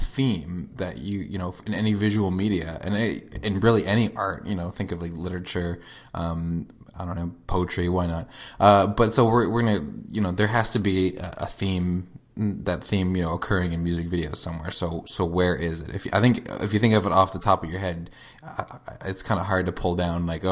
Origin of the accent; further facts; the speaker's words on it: Florida, United States; Doug, we grew up in Florida, home of Cape Canaveral, home mm-hmm. of NASA.